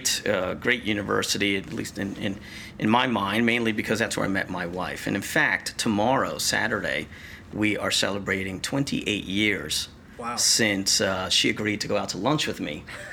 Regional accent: Irvington, New Jersey, United States; A childhood in a community just outside of Newark, New Jersey.

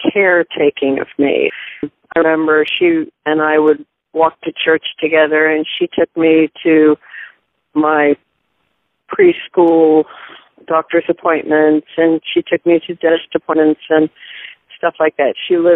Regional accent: Marietta, Ohio, United States; also born or lived in Defiance, Ohio / Williamstown, West Virginia; So I was born in Defiance, Ohio, but by the time I was 2-3 years old, we were in Marietta. And so I grew up mostly in the Marietta, Ohio, Williamstown, West Virginia area.

